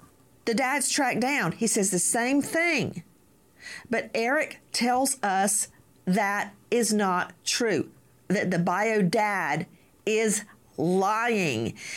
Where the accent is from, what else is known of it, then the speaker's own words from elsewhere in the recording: United States; I know in my hometown, which actually I live far out of the town in rural Bibb County, you would actually run into everybody at the Piggly Wiggly